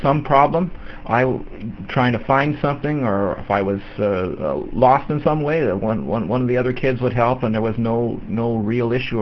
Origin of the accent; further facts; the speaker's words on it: Edmonton, Alberta, Canada; I was born in Edmonton, Alberta. Lived my entire life in Canada. I am Canadian, and I had the usual kind of upbringing, I guess you could say.